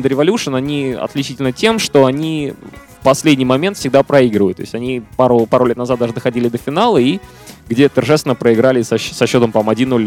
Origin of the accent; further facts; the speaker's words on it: Saint Petersburg, Russia; Я, например, из Петербурга, для тех, кто не знает